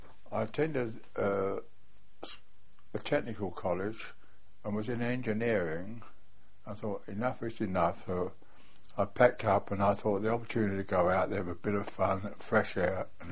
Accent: Acton, London, United Kingdom; moved away as an adult; I was born in London in 1914, West London, Acton. Lived in Acton until I went abroad to Palestine in 1939.

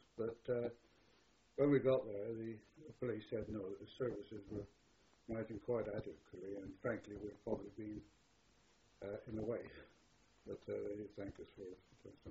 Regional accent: Gloucester, South West England, United Kingdom; I come from Gloucester.

